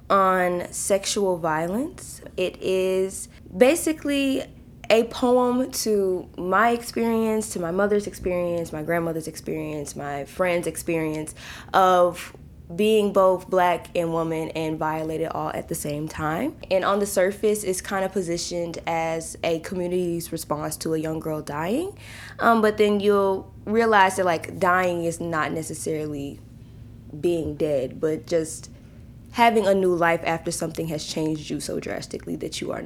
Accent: Memphis, Tennessee, United States; I was born and raised right in Memphis, Tennessee. That's also where I'm based, and that is where The River was filmed.

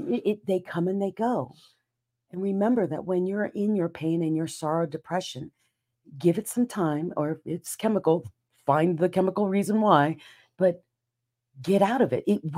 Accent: Philippines; now in Seattle, United States; I'm an island girl. I grew up in the Philippines. I grew up with a lot of sun.

